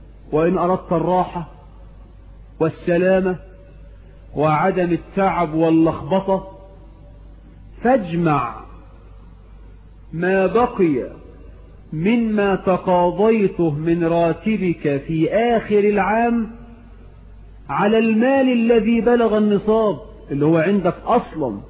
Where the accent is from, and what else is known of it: Egypt